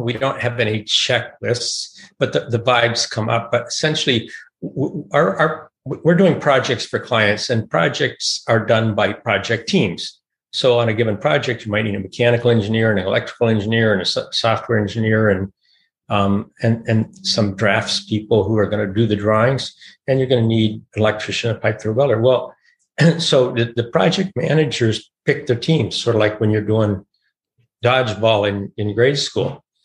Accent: Sudan; born there; So I was born in Sudan, Africa.

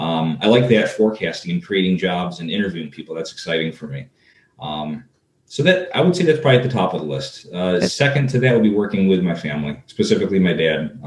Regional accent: Hilton, New York, United States; Hilton, actually. I grew up in Hilton. That's where I was born. Moved to the city. I lived in Cornhill for about 4.5 years when I was going to school.

